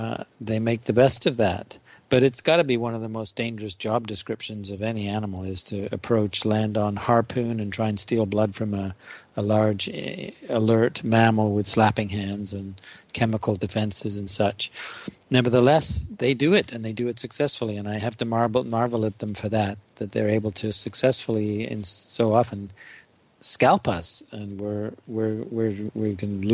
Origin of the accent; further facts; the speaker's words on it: Canada; It's part of being a Canadian, I guess.